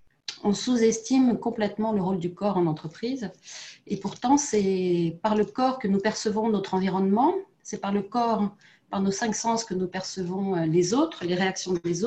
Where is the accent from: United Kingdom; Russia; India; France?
France; Paris, Île-de-France; born there; je suis née à Paris.